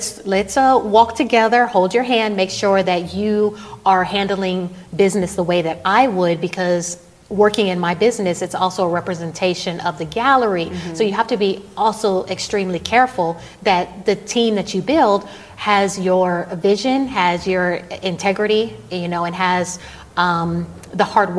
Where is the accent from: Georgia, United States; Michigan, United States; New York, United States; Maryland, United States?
Michigan, United States; Detroit; born there; also born or lived in Houston; They are from Detroit. So I was born in Detroit, came to Houston, and there weren't entrepreneurs in my family.